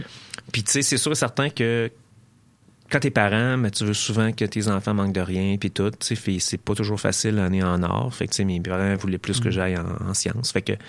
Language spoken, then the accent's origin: French; Beauport, Quebec, Canada; j'ai grandi à Beauport, en banlieue de Québec. J'étais à l'école à Ribambelle, après ça, Sainte-Chrétienne, Samuel de Champlain, etc.